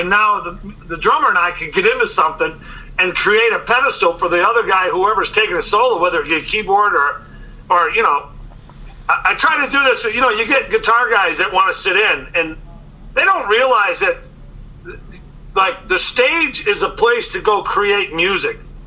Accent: Northeast, United States; It's like I'm from the Northeast and we used to get a lot of snow.

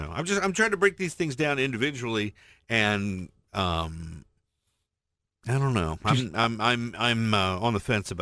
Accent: Midwest, United States; I love Chicago style because I'm from the Midwest.

